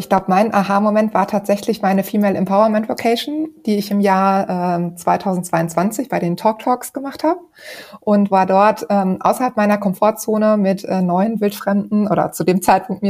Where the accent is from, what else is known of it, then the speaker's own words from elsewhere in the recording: North Rhine-Westphalia, Germany; eine Ausbildung zur Industriekauffrau gemacht im Sauerland, wo ich herkomme